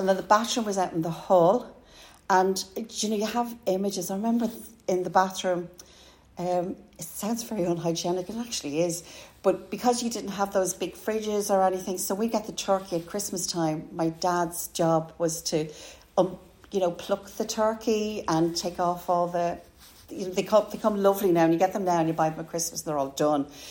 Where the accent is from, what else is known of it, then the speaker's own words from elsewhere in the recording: Dublin, County Dublin, Ireland; I am from Corporation Flats, and they would have been Meath Place. So we lived in Meath Place Flats, and we were just off Meath Street, and we pride ourselves saying we're from the Liberties.